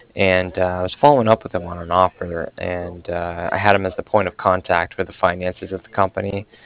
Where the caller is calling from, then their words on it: Cardiff, Wales, United Kingdom; I was calling from Cardiff